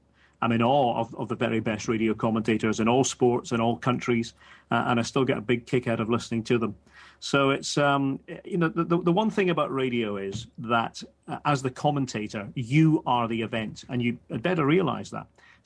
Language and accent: English; Scotland, United Kingdom; I can say, for example, as a Scot, that for many World Cups and European Championships, English commentators would cover Scottish games for a Scottish audience.